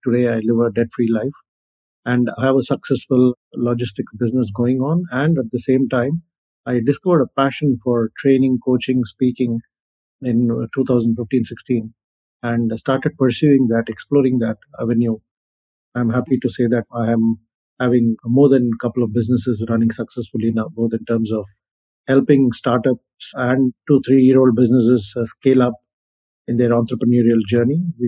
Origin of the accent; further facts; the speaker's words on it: Kolkata, West Bengal, India; also born or lived in Delhi; Hailing from a middle-class family where I was born and raised in Calcutta, my father was in the shipping industry.